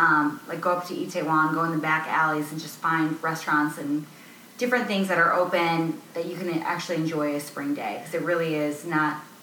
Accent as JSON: {"language": "English", "town": "St. Louis", "region": "Missouri", "country": "United States", "said": "I'm from St. Louis. Okay. You can have open containers."}